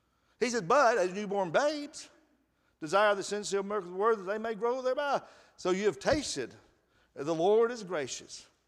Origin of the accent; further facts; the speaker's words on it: Athens, Alabama, United States; And we'll say, well, we're from Alabama. And they'll say, well, I thought so. I could tell by your accent. You know, well, that's okay. I'm proud of Alabama. And they'll say, where at? And I'll say, Athens.